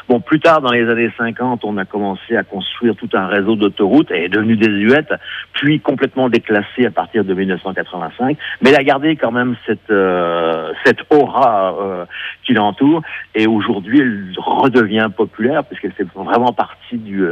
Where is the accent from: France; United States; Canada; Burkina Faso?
Canada; Montreal, Quebec; Moi, je viens de Montréal, donc... Les États-Unis, le Mexique, ce sont nos voisins.